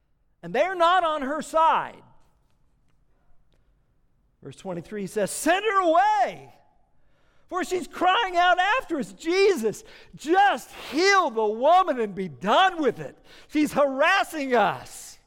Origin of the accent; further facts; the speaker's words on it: United States; First of all, I'm an American. And as an American, and maybe some of you fellow Americans, we're allergic to silence, right?